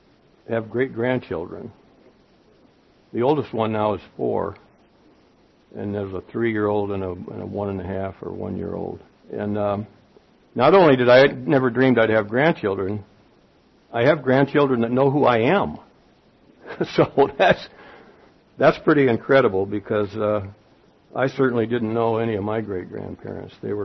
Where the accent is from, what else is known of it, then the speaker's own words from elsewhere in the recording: Peoria, Illinois, United States; born there; I was born in 1944 in Peoria, Illinois. So if you can figure that out, I'm 72.